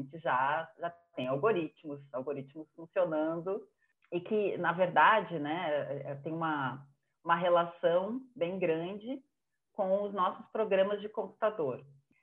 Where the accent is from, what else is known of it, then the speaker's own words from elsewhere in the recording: Porto Alegre, Rio Grande do Sul, Brazil; now in São Paulo, Brazil; eu sou de Porto Alegre também.